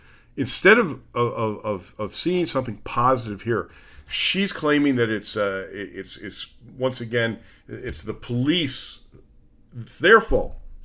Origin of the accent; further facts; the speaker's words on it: New Jersey, United States; the state of New Jersey, my home state, has passed a law.